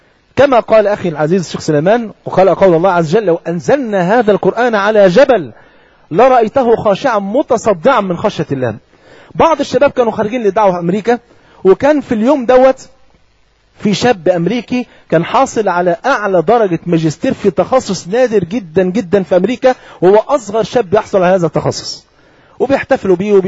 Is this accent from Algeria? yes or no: no; Egypt; يعني اذكر ان بعض الشباب عندنا في مصر كان ليهم جار ما بيصليش